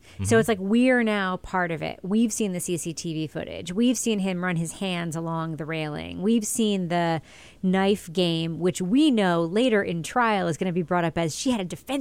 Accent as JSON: {"language": "English", "region": "New York", "country": "United States", "tie": "born or raised there", "lives_now": "New Hampshire, United States", "said": "But growing up in New York, I can tell our listeners this."}